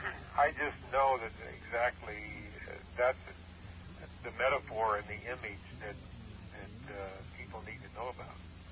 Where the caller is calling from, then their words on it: Laguna Hills, California, United States; I'm in Laguna Hills.